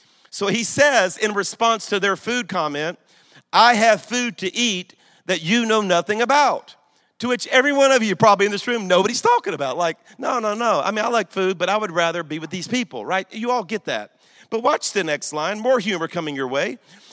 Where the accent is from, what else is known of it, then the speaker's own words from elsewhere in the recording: Louisiana, United States; Let me just say, I'm from Louisiana, okay? So I see humor in things few people see humor